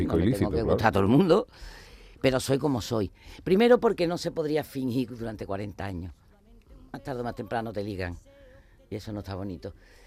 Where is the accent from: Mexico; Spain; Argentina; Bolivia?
Spain; Andalusia; now in Burgos, Spain; Yo soy andaluza, enamorada de mi tierra, de las 8 provincias. No tengo celos de ninguna de ellas.